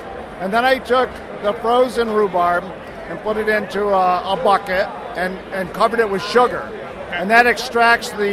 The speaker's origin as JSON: {"language": "English", "town": "Binghamton", "region": "New York", "country": "United States", "said": "from Binghamton, New York."}